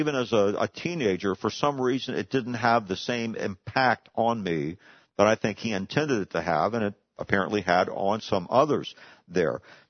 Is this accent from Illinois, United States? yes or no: no; Hagerstown, Maryland, United States; The church that I grew up in back in Hagerstown, Maryland, on occasion would invite guest speakers